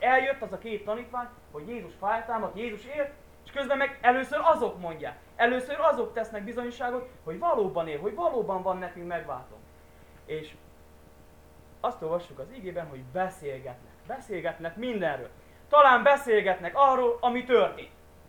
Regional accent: Timișoara, Timiș County, Romania; Mi is otthon Temesváron.

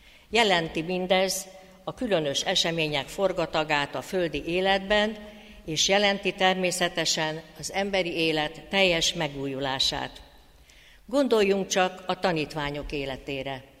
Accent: Hungary; Hálás vagyok az Úrnak, és büszke is, hogy magyar vagyok, és ezen a gyönyörű nyelven beszélhetek

